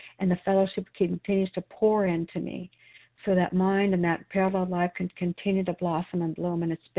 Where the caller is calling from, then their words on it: Wilsonville, Oregon, United States; I'm a recovered compulsive overeater, and I'm calling in from Wilsonville, Oregon today.